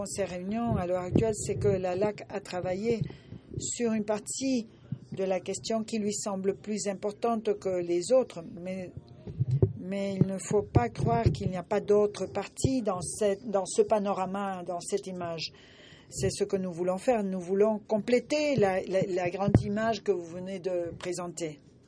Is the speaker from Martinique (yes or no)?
no; Jamaica; French is a second language; je fais partie du programme Fellowship et je viens de la Jamaïque.